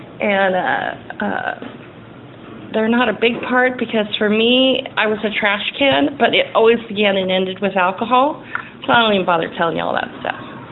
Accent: Taft, California, United States; And then we grew up in Taft in the oil field, so in a trailer. So I'm Okie redneck oil field trash.

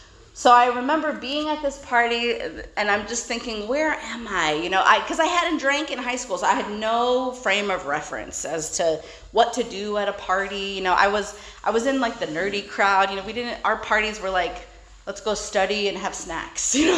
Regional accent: California, United States; And I was from California.

